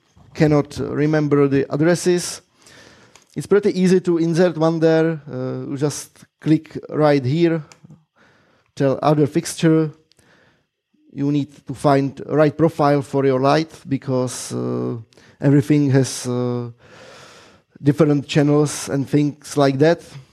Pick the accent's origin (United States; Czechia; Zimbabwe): Czechia; I came from Communist Czech, so the red is great.